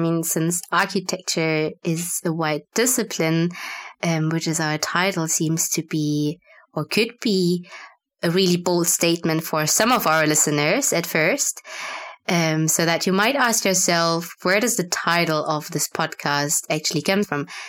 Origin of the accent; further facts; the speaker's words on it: Germany; So my parents are of Vietnamese origin, but I was born in Germany and I also grew up here.